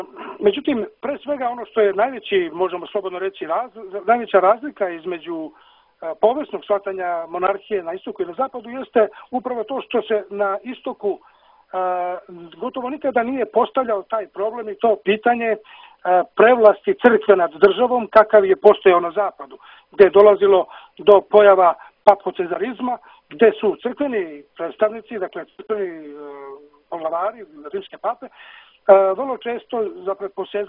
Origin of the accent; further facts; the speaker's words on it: Serbia; može se reći, na primjer, da je kod nas u Srbiji jedna vrsta projave takvog načina monarhističkog razmišljanja